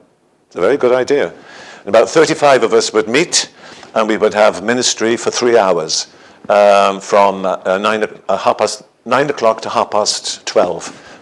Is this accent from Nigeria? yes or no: no; Wales, United Kingdom; accent: Welsh; We, as you may know, I'm Welsh for my accent